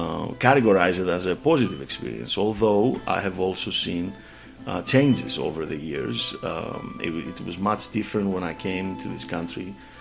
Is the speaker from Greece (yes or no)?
yes; Northern Greece, Greece; moved away as an adult; now in United States; I grew up in Greece, northern Greece, and I came to the United States in 1989 to study economics and politics.